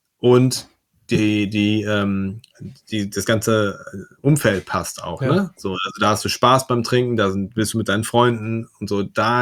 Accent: Werne, North Rhine-Westphalia, Germany; Ich komme aus Werne, ich darf gar nichts sagen.

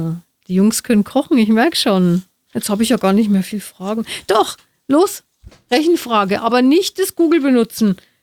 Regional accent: Nuremberg, Bavaria, Germany; Also 3 im Weckler sind bei uns in Nürnberg. Das sind die Nürnberger Bratwürstle.

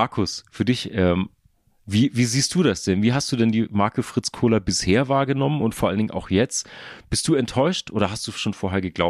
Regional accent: Hamburg, Germany; in meiner Heimatstadt Hamburg.

